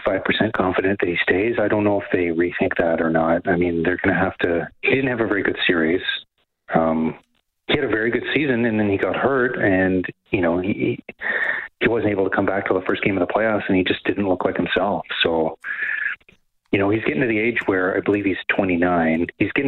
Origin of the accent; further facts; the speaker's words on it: Kamloops, British Columbia, Canada; No, I'm from the interior. I'm from Kamloops. Kamloops is right in the interior there, yeah.